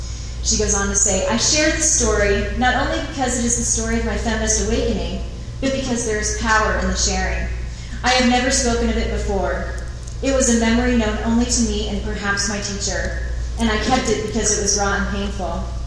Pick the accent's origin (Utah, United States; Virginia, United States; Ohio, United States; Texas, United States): Utah, United States; Provo; I was born and raised in Provo, the oldest of three girls.